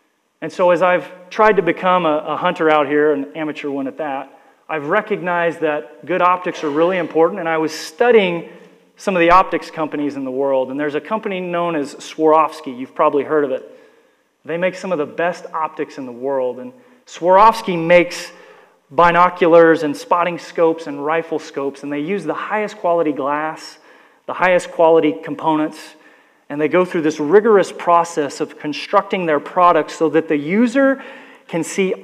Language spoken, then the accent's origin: English; Oklahoma, United States; Most of you know I grew up in Oklahoma.